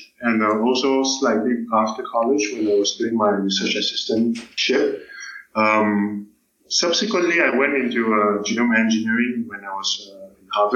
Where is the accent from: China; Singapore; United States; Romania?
Singapore; born there; I was born in Singapore, did my college at Duke, and then a PhD at Harvard, and I'm currently a PI at the Genome Institute of Singapore in ASTAR